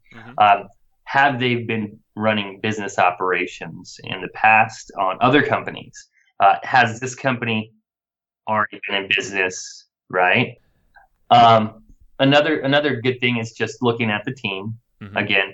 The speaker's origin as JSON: {"language": "English", "region": "Idaho", "country": "United States", "said": "I'm from Idaho. I say potato, plus skinning cats is really sick."}